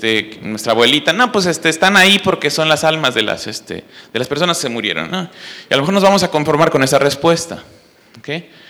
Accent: Mexico City, Mexico; Yo siendo nací en el Distrito Federal, en lo que es la Ciudad de México, y entonces a mí las estrellas era algo que veía yo en la televisión cuando era muy pequeño

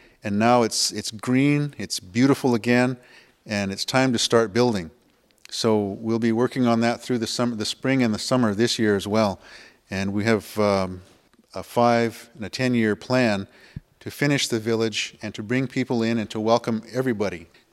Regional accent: South Dakota, United States; I'm Lakota from South Dakota originally.

